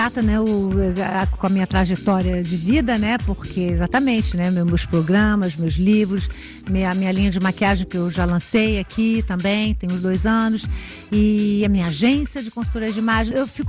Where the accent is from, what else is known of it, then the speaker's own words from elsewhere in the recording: Brazil; Claro que eu tenho saudade do Brasil. Nossa, eu sou brasileira, eu vou ao Brasil sempre, no Natal, eu tenho muitos amigos lá.